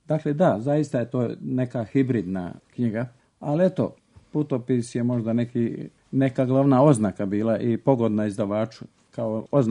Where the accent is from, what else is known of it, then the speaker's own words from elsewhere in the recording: Bosnia & Herzegovina; u moj zavičaj tamo pod Grmečom, gdje sam rođen u jednoj seljačkoj familiji, odrastao i školovao se sve do odlaska na studije u Sarajevo.